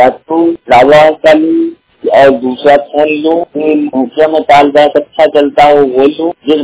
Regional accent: Uttar Pradesh, India; मैं फतेहपुर जिला का रहने वाला हूँ

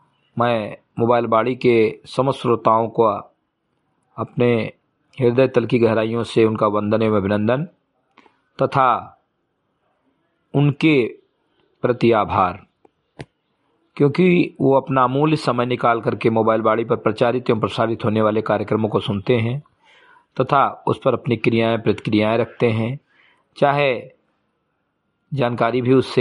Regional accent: Uttar Pradesh, India; ग्राम सभा से मेरी घटे विकासखंड मेनपुरवा जनपद बहराइच का मूल निवासी हूं

